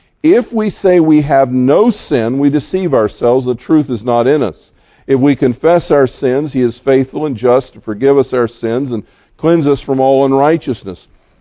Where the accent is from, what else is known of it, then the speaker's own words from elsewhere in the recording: the South, United States; because I grew up in the South. And I came to here and found out that in the South, everybody's a Baptist.